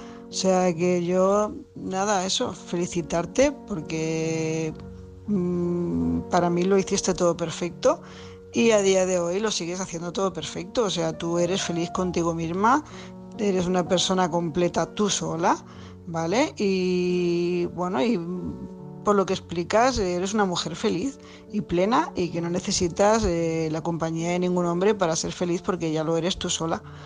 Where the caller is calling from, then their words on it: Tarragona, Catalonia, Spain; corresponsal de Tarragona